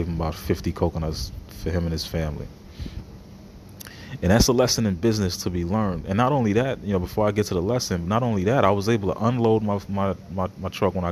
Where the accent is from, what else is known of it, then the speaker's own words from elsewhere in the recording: St. Lucia; being an island kid, you know, my father being Trinidadian, I grow up in St. Lucia